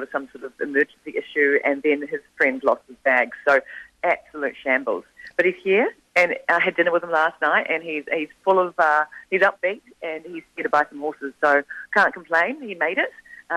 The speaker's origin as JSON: {"language": "English", "region": "Waikato", "country": "New Zealand", "said": "I'm a pony club kid. My mum used to ride work. I'm from the Waikato, from a dairy farm."}